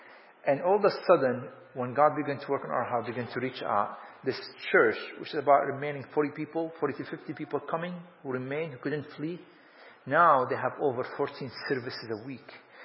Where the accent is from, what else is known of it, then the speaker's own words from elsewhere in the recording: Damascus, Damascus Governorate, Syria; the church where I grew up in Damascus